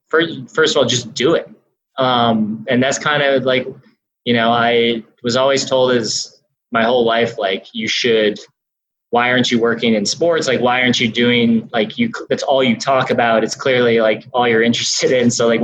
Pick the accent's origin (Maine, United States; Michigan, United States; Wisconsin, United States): Wisconsin, United States; Milwaukee; I grew up in Wisconsin. In 2003, I was a senior in high school in Milwaukee at Marquette University High School.